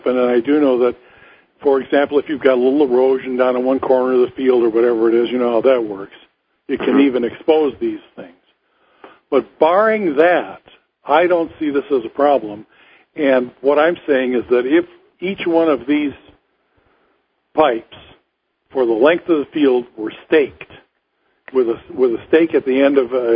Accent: Normal, Illinois, United States; I'm from not far from where they are. I grew up in Normal, Illinois. They're in Moline.

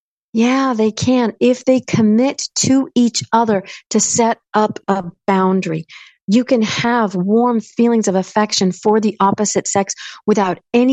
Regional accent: United States; Now, another thing that I like about my husband's culture, Mexican, I'm American, they hug and kiss each other all the time

